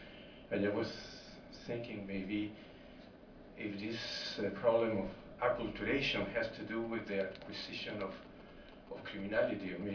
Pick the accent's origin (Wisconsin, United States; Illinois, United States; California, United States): California, United States; Coronado; I'm from Coronado, California, just across the bay here, very close to this place.